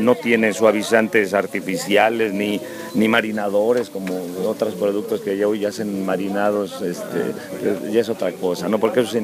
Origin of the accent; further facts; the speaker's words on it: Chalco, State of Mexico, Mexico; nosotros somos de Chalco, Estado de México, donde están los volcanes